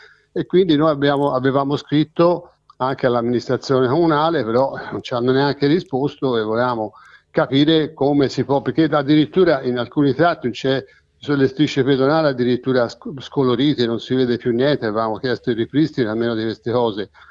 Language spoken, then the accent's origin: Italian; Pontassieve, Tuscany, Italy; io sono di Pontassene